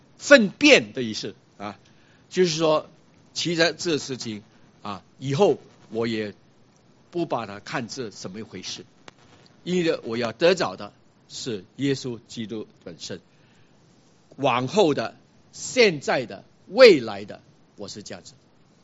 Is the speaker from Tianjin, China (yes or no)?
no; Chaozhou, Guangdong, China; 人家问我是什么人，我是说我是潮州人。我继续要解释，我爸爸是潮州人，我妈妈也是潮州人，是不是？我要强调我是全100%潮州人的啊。